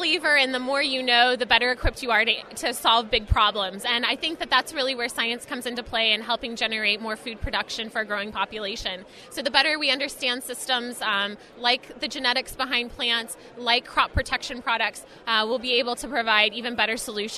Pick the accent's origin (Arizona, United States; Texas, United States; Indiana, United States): Indiana, United States; Well, I'm a Midwestern girl. I grew up in Indiana.